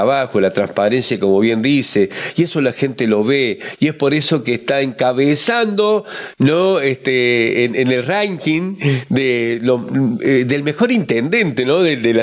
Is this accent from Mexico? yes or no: no; Córdoba, Argentina; now in Santa Rosa de Calamuchita, Argentina; yo soy una persona que vengo de Córdoba, conocí a mi mujer de aquí de Santa Rosa que a lo muchito me vienen para acá.